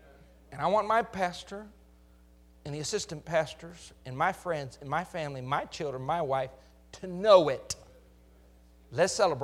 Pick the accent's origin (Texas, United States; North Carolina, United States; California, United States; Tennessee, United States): Texas, United States; Maybe it's just that I'm from Texas.